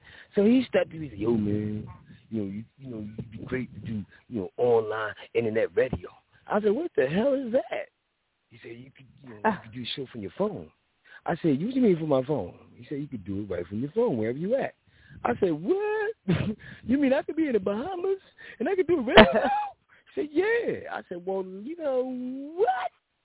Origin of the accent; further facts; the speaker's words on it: Philadelphia, Pennsylvania, United States; He's from Compton, I'm from Philly.